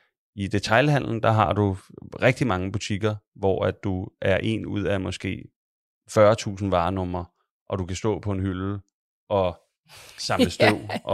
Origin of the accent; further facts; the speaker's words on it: Copenhagen, Capital Region of Denmark, Denmark; Jeg kommer fra Sydhavnen, så er jeg sådan et stort kærligheds... forhold til den bydel.